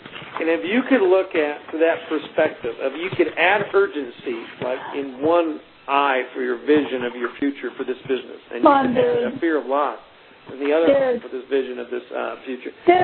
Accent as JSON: {"language": "English", "town": "Ada", "region": "Oklahoma", "country": "United States", "moved": "yes", "lives_now": "Albuquerque, United States", "said": "When I moved to Albuquerque from Ada, Oklahoma, this state, I picked up a little booklet"}